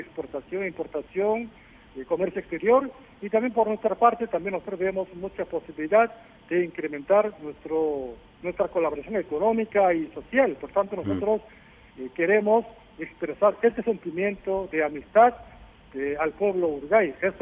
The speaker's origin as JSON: {"language": "Spanish", "country": "North Korea", "second_language": "Spanish", "said": "Sí, yo aprendí español en Corea, sí."}